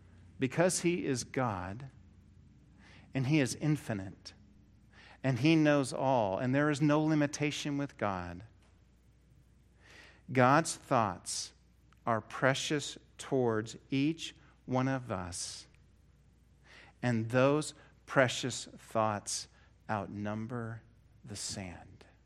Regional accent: Portland, Oregon, United States; I lived by the Pacific Ocean while growing up in Portland, Oregon.

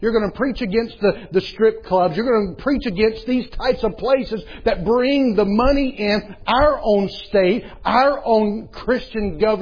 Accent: Southeast, United States; I'm from the East. I'm from the Southeast, where many church members look at their pastor like rebellious teenagers look at their parents.

